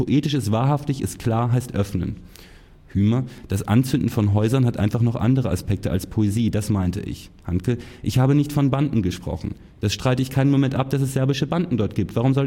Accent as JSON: {"language": "German", "region": "Carinthia", "country": "Austria", "said": "im Grenzland, vor allem im Kärnten, wo ich herkomme"}